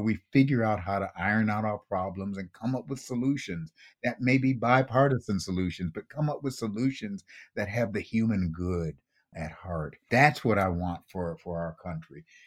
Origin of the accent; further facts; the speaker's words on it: Buffalo, New York, United States; I grew up in Buffalo, New York, and which was a Democratic city. The county in those days was Republican, but the city was Democratic.